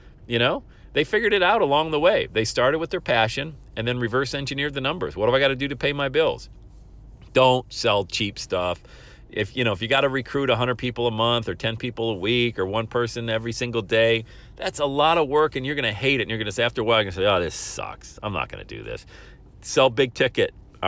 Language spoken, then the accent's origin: English; Buffalo, New York, United States; I grew up in the Buffalo area. We got GM, Harrison Radiator, all of those factories up there around Western New York, Bethlehem Steel back in the 70s.